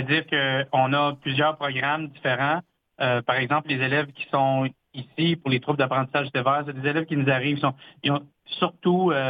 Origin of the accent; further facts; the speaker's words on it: Ontario, Canada; Parce que je viens du nord de l'Ontario.